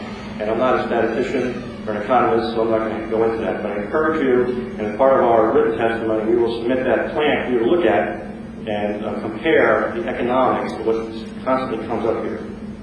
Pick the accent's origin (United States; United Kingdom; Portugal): United States; West Milford, New Jersey; First, I'm not new to the Highlands. I grew up in the Highlands. I grew up in West Milford. My family has lived in that area for 63 years.